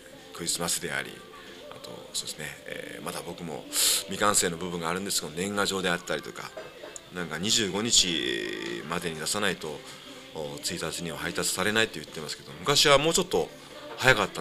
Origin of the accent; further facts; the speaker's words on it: Fukui, Japan; まあ、今地元に戻ってきて地元で再度生活をしてみて、改めて福井の良さというものをすごく感じます。